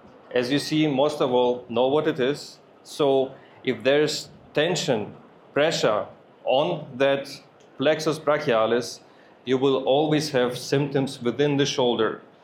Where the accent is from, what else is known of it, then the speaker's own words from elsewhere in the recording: Germany; The only thing you know that I am from Germany and I'm a physical therapist.